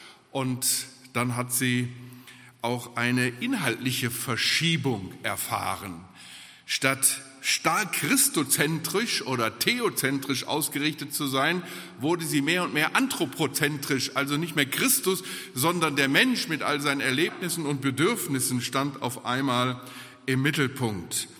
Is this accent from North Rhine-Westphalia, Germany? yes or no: yes; Wuppertal, North Rhine-Westphalia, Germany; Ich bin in Wuppertal aufgewachsen, in einer großen Brüdergemeinde.